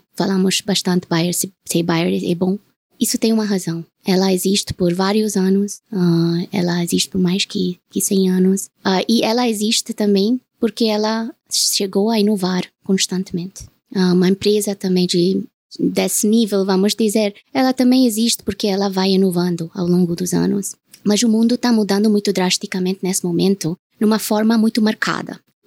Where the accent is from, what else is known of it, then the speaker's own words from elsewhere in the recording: India; sou indiana, temos que ter uma mantra